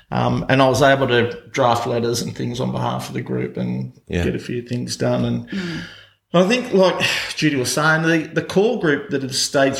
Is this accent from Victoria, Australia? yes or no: no; Sydney, New South Wales, Australia; born there; I'm second generation local, I should say. I'm actually born and bred in Sydney. Then as a young kid was brought down here by my parents